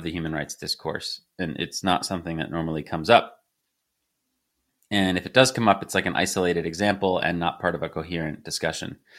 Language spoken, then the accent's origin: English; United States; I'm an American who has benefited a lot from the dollar system.